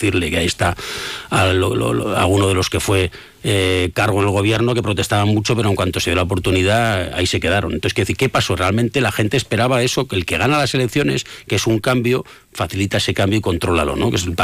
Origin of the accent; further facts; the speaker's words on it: Navarre, Spain; Yo soy de Navarra y sé sufrir lo que es Bildu